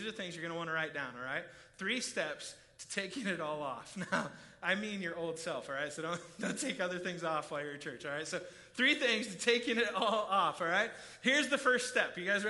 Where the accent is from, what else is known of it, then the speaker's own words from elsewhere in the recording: United States; And as an American in general, we kind of believe we're like the best, right?